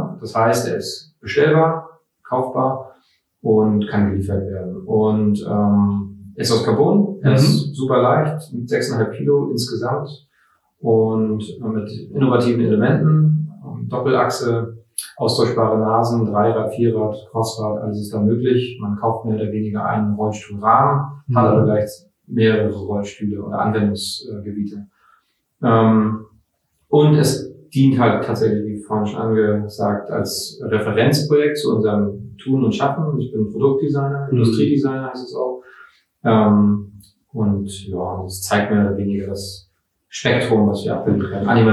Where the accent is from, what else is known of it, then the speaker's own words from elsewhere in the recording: Schwerin, Mecklenburg-Vorpommern, Germany; born there; gebürtiger Schweriner auch, bin mittlerweile 35 Jahre alt